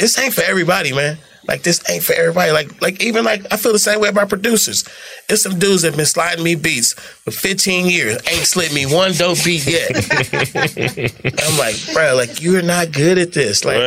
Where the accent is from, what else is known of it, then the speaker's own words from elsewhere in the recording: California, United States; I'm from California.